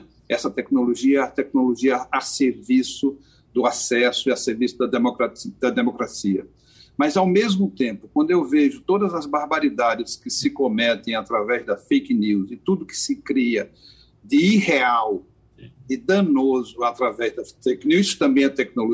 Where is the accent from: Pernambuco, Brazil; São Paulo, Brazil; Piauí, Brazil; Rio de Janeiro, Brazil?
Pernambuco, Brazil; O rio que corta a minha aldeia não é o Tejo, o rio que corta a minha aldeia é o Ipujuca. Eu tenho muito orgulho de ser um matuto do interior